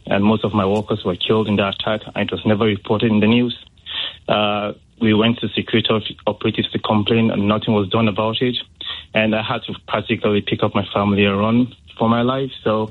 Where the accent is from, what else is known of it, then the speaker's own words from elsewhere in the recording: Northern Nigeria, Nigeria; now in United Kingdom; I myself just recently moved to the UK in 2022, and I am from the Christian minority in Nigeria, from the northern part.